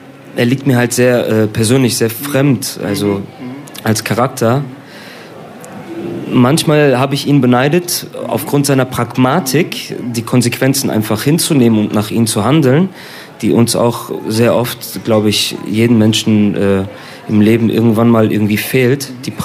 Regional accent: Düsseldorf, North Rhine-Westphalia, Germany; born there; ich bin in Düsseldorf geboren, aber meine Eltern sind Roma aus Mazedonien. Und meine beiden Opas kamen aus der Türkei, aus dem Osmanischen Reich, irgendwann mal in den Balkan

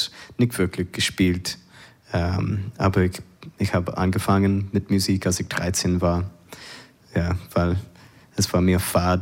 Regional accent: Missouri, United States; German is a second language; moved away as an adult; also born or lived in Florida; ich war in Florida geboren, aber ich bin in Missouri aufgewachsen, in ein kleiner Kuhdorf auf dem Mississippi River. Und dann bin ich nach Europa umgezogen, als ich 21 war, nach Deutschland und Österreich.

